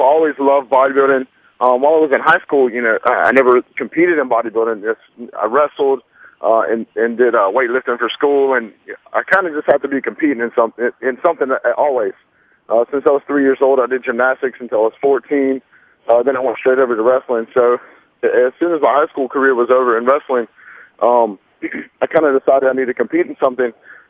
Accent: Lake City, Florida, United States; now in Gainesville, United States; I am from Lake City, Florida. It's just north of Gainesville. I actually live in Gainesville now.

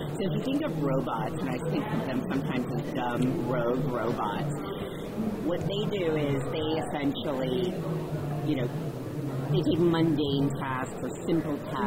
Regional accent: Canada; now in United States; I'm actually Canadian.

